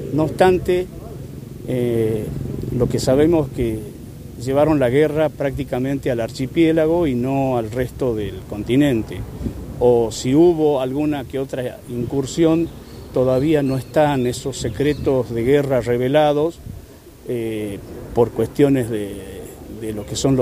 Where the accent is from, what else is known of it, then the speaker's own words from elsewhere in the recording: Tucumán, Argentina; Y ese es mi mensaje como tucumano. Yo amo esta tierra, soy familia muy antigua de este Tucumán querido